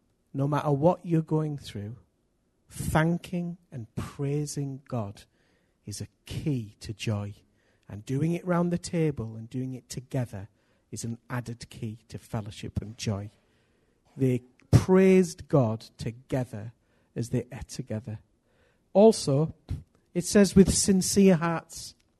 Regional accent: United Kingdom; because I'm British and I'm full of road rage.

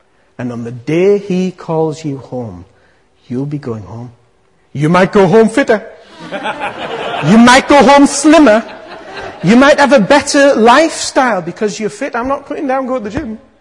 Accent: North East England, United Kingdom; when I was a kid growing up in Teesside, there was this village, some of you might even know this village

